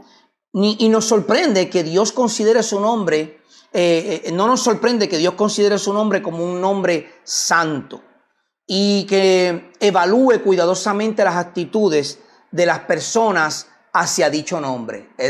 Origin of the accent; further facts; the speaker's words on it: Puerto Rico; first language Spanish; yo no soy hebreo. Yo soy puertorriqueño. Mi idioma es el español.